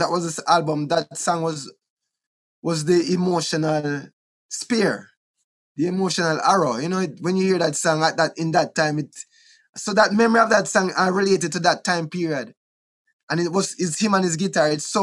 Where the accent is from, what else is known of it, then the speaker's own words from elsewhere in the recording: Trenchtown, Kingston, Jamaica; also born or lived in Wilmington, United States; So Trenchtown, right? Trenchtown. I was born in Trenchtown. We grew up in Trenchtown a little bit.